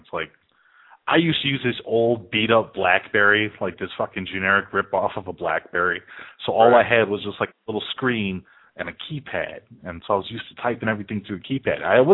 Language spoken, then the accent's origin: English; Chicago, Illinois, United States; And I'm not just, you know, kissing ass because it's my hometown, but Chicago's pretty nuts.